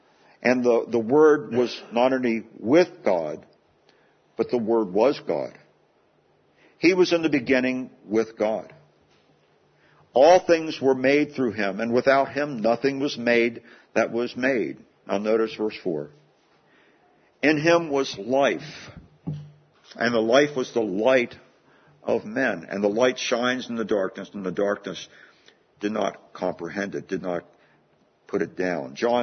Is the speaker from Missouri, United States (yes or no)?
no; Hagerstown, Maryland, United States; When I was a boy growing up in Hagerstown, there were some street lights around.